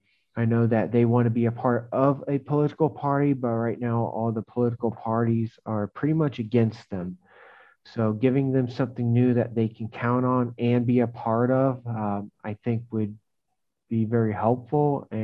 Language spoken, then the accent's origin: English; United States; moved away as an adult; now in Thailand; I am an American living abroad in Thailand.